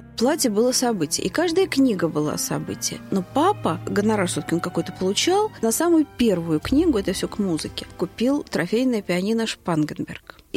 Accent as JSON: {"language": "Russian", "town": "Vologda", "region": "Vologda Oblast", "country": "Russia", "tie": "born there", "said": "Я родилась в Вологде, куда мои родители поехали по распределению после ленинградской аспирантуры еще аж в 49-м году."}